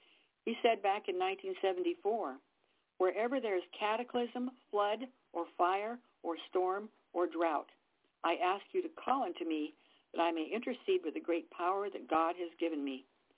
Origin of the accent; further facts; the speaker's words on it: California, United States; When I grew up in California, we liked nothing better than to visit Yosemite.